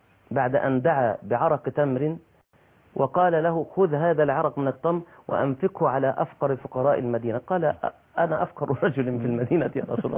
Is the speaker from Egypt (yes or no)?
yes; Egypt; ليه يا اخويا شغال لي على فرعون عشان من عندنا في مصر؟